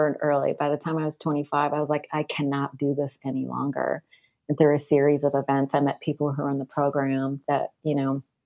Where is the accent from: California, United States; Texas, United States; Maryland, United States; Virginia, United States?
California, United States; accent: southern; So I have a little southern accent for no reason.